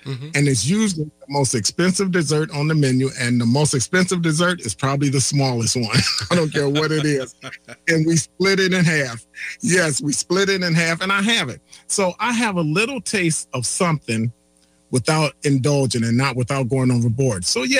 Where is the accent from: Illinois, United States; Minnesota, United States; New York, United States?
Illinois, United States; Chicago; So we driving, and I was from Chicago.